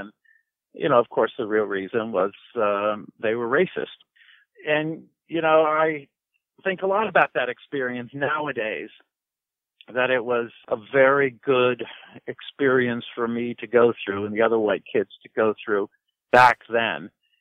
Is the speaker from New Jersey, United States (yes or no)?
yes; Montclair, New Jersey, United States; also born or lived in Waterloo, Iowa; So I was born in Waterloo, Iowa, December 1953. And a few years later, the family moved to New Jersey. And I really grew up in New Jersey, Montclair, New Jersey